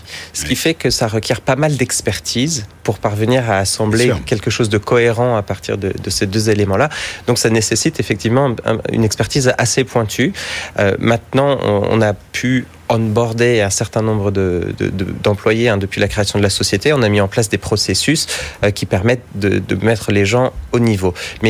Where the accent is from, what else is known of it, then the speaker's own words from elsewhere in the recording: France; now in Paris, France; Je suis français, je suis basé à Paris pour le moment.